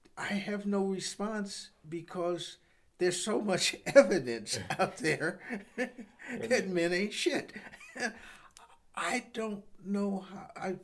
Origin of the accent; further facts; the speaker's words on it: Midwest, United States; because I grew up in the Midwest